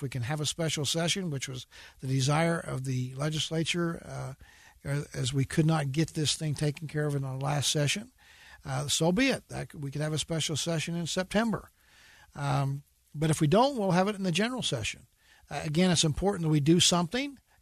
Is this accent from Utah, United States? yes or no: yes; Utah, United States; I'm grateful and proud of what the work we're doing, and so I'm thankful that I'm from Utah.